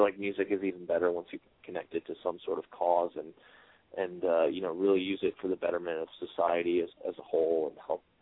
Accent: New Jersey, United States; So it's just, we're all from New Jersey, and luckily none of us were drastically affected by the storm or anything like that.

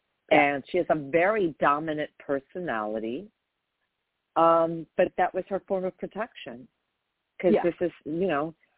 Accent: New York, United States; places that I remember from growing up there. And so, like, I got all her references because I'm from New York.

